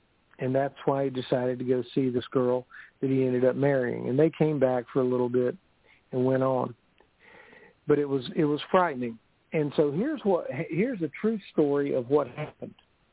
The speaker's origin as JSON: {"language": "English", "region": "Florida", "country": "United States", "said": "because I'm up here from Florida"}